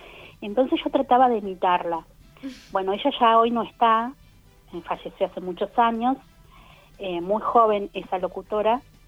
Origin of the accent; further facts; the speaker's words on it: Alto Río Senguer, Chubut, Argentina; Yo soy de Río Senger, Alto Río Senger.